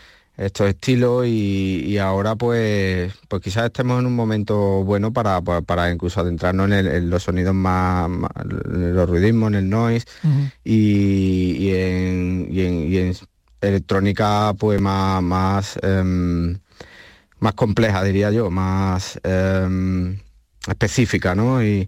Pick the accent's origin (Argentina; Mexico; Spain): Spain; Los Palacios, Andalusia; accent: Andalusian; yo soy de Los Palacios y a mí pues llevamos 20 años aquí nosotros, pero somos muy andaluz, o sea, me refiero, se me nota que soy andaluz.